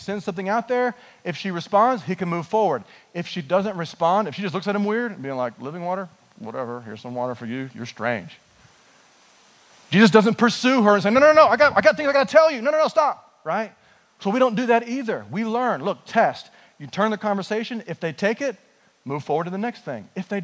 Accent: Toronto, Ontario, Canada; now in United Kingdom; No, actually, Toronto just came from Toronto, so.

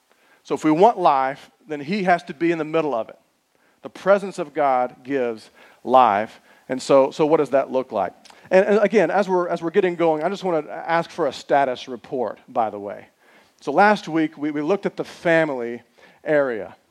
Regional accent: Houston, Texas, United States; So growing up, I grew up in Texas in a city called Houston.

